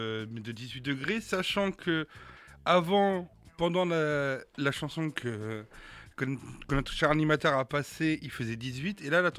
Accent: Normandy, France; on est de Normand, on râle quand il fait moche et on râle quand il fait beau.

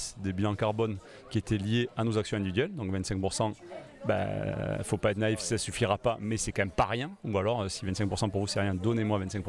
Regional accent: Carcassonne, Occitanie, France; Moi, j'ai été élevé, je suis de Carcassonne, j'ai été élevé au cassoulet, au foie gras, au magret, etc.

